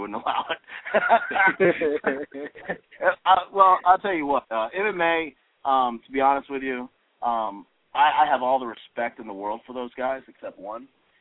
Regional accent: Orlando, Florida, United States; like, Orlando, my hometown, man.

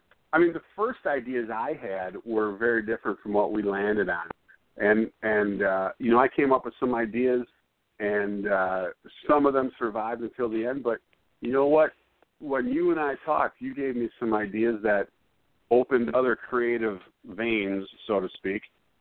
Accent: Milwaukee, Wisconsin, United States; I grew up in Milwaukee in the 70s and 80s, and I didn't know a lot of this stuff was going on around me.

